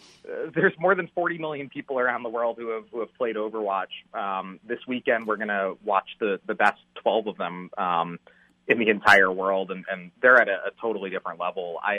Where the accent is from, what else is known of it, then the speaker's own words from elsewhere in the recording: New York, United States; Oh, look, I grew up in New York.